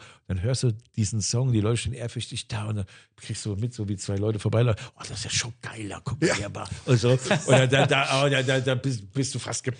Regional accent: Aschaffenburg, Bavaria, Germany; born there; Ich war ja Aschaffenburger. Ich bin in Aschaffenburg geboren. Bin ja auch vom Friedrich-Dessauer-Gymnasium damit 17 geflogen.

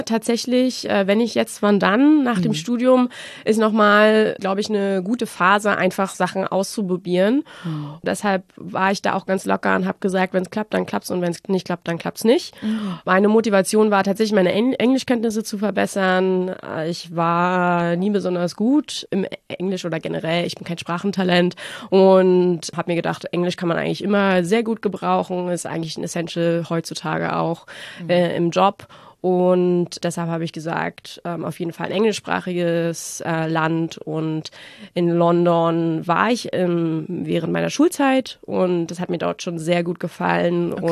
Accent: Berlin, Germany; Ich bin 35 Jahre alt und komme aus Berlin direkt und bin gerade frisch in eine tolle Wohnung in Lichtenberg gezogen.

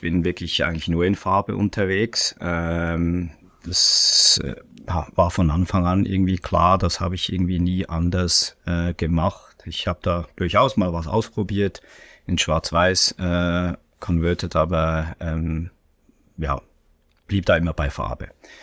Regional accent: Bern, Switzerland; born there; now in Zurich, Switzerland; Ich befinde mich tatsächlich in der Schweiz, in Zürich selber, in der Stadt Zürich. Ursprünglich bin ich eigentlich in Bern geboren, aber ich wohne jetzt mittlerweile seit 23 Jahren in Zürich und da in der Stadt Zürich.

